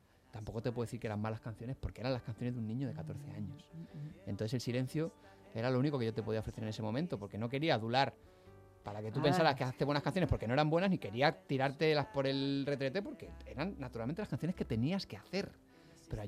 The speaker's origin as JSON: {"language": "Spanish", "town": "Rivas-Vaciamadrid", "region": "Community of Madrid", "country": "Spain", "tie": "born or raised there", "said": "al instituto público de mi pueblo, de mi ciudad, de Rivas, y por las noches, tardes noches, me cogía el bus y me iba a Madrid"}